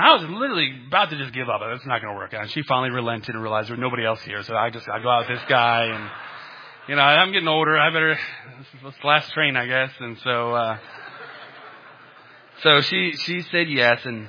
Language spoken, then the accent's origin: English; West Virginia, United States; You have to understand, it was the first time I'd ever been out of the country. I grew up in West Virginia. It was very strange for me.